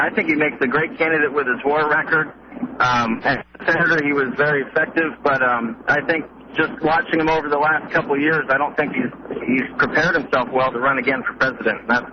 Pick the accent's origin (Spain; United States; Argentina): United States; Massachusetts; I grew up in Massachusetts, and I've been following him for a number of years